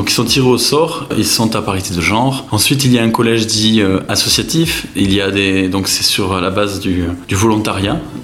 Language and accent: French; Condom, Occitanie, France; born there; now in Vic-Fezensac, France; je suis né à Condon et j'ai arrivé à Vic il y a à peu près 7 ans. J'ai pas mal voyagé